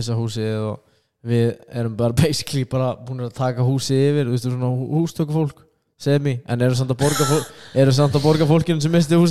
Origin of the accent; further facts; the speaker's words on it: Stokkseyri, Southern Region, Iceland; Ég er frá Stokkseri